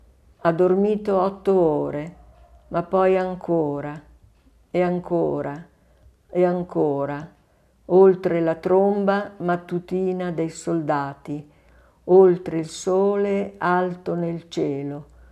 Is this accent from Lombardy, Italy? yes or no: yes; Milan, Lombardy, Italy; also born or lived in Tesero; io sono sempre vissuta a Milano dai 9 mesi, quando mi hanno cambiato famiglia, dai 9 mesi. I primi 9 mesi li ho vissuti a Tesero, anzi a Cavalese. Nata a Tesero